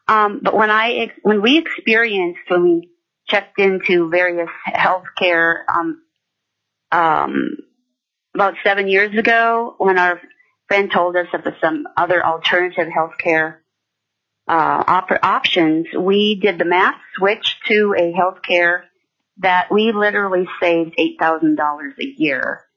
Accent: Alaska, United States; I'm from the Mat-Su Valley, and I have not read the bill.

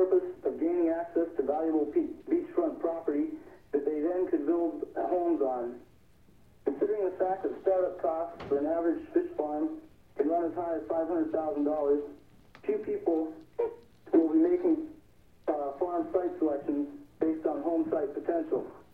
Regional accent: Alaska, United States; I'm 23 years old. I was born and raised in Alaska.

